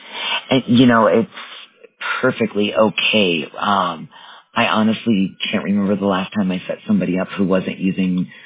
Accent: Wisconsin, United States; now in Colorado, United States; I was born and raised in Wisconsin and my cell phone is actually a Wisconsin number. But I live in Colorado, and I have since 2006, 2007.

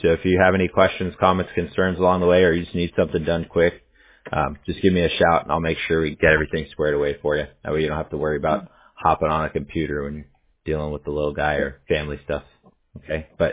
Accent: Huntington Beach, California, United States; now in Newport Beach, United States; But I grew up in Huntington Beach, and then I live in Newport Beach now

